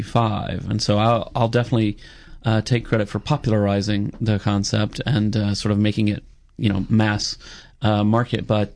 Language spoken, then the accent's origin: English; Alabama, United States; also born or lived in Chicago; Well, I guess I grew up in Alabama, which surprises people sometimes. Grew up in Alabama and ended up going to university in Alabama and also at Indiana University.